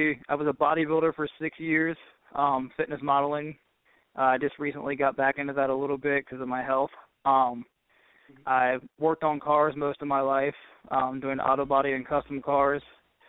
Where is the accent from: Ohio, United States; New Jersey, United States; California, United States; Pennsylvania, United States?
Ohio, United States; Columbus; I grew up in Columbus, Ohio. I don't have the greatest background